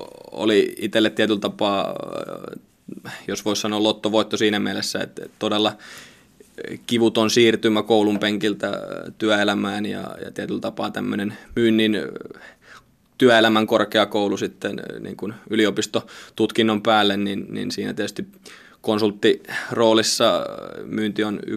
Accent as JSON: {"language": "Finnish", "town": "Lahti", "region": "Päijänne Tavastia", "country": "Finland", "tie": "born or raised there", "said": "ikinä musta ei stadilaista saa. Että kyllä mä oon aina sielläkin sanonut, että minä olen lahdesta kotoisin ja lahtelainen henkeä vereen."}